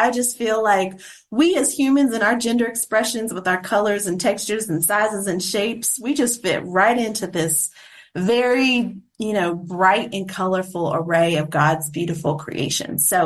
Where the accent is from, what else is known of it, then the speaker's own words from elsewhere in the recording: North Carolina, United States; which I come from North Carolina, so we have a lot of the swampland.